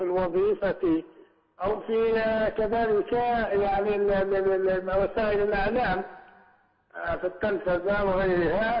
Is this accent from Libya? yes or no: yes; Libya; accent: Libyan; احنا بلهجتنا الليبية نقول ديار، جمع دار.